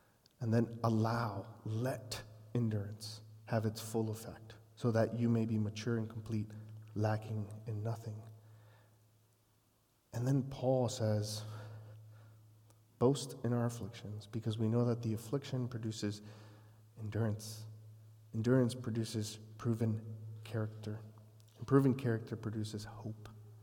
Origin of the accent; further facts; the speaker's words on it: Texas, United States; I was born and raised in Texas, but I was born and raised in deep South Texas, further south than San Antonio. That's a thing, believe it or not. 20 minutes from Mexico.